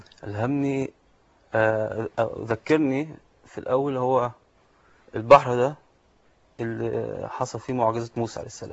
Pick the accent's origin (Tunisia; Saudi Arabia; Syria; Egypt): Egypt; Alexandria, Alexandria Governorate; أنا كندي إيطالي الجنسية، متربي في اسكندرية